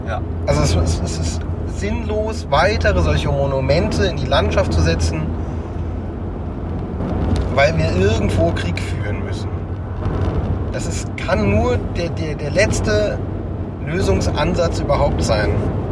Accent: Germany; Also ich fühle mich auch mehr als Europäer als als Deutscher inzwischen.

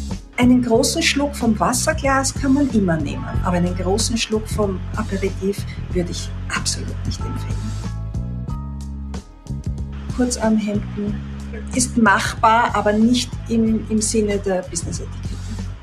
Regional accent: Austria; wohne in der Nähe von Wien, das heißt, bin Österreicherin

